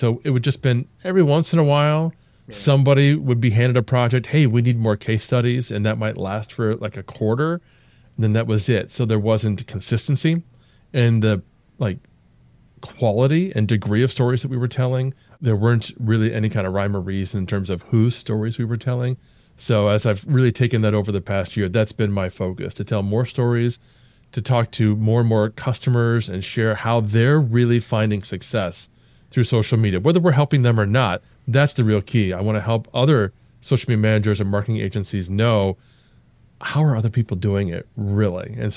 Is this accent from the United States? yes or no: yes; Ohio, United States; now in St. Louis, United States; I'm originally from Ohio, and I'm now in St. Louis.